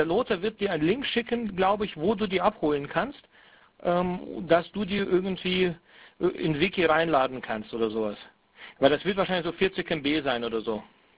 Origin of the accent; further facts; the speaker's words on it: Frankfurt, Hesse, Germany; Also ich selber bin aus Frankfurt, ja.